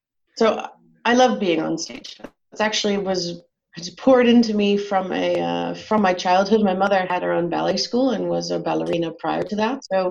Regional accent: United States; now in Netherlands; I'm American, but have been living in the Netherlands for more than half my life now. So all of my higher education and work years have been here in Europe.

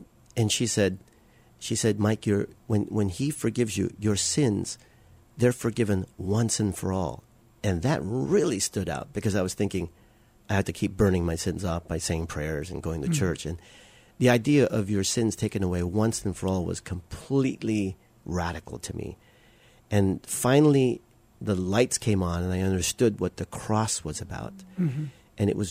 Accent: Philippines; Well, I grew up in a Catholic home, and so, you know, I'm Filipino, so all Filipinos are Catholic automatically, you know.

